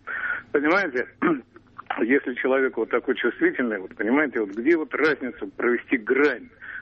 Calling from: Moscow, Russia; я из Москвы.

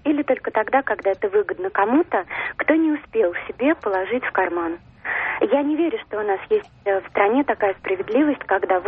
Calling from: Moscow, Russia; я звоню из Москвы.

